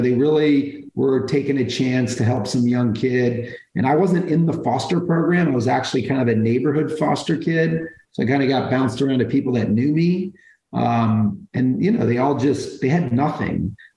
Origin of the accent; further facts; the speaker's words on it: Brooklyn, New York, United States; born there; Let's see. I was born in Brooklyn.